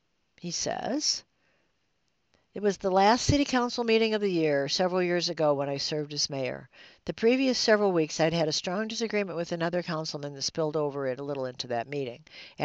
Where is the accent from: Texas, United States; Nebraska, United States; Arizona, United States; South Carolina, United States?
Nebraska, United States; Lincoln; those in my hometown in Lincoln, Nebraska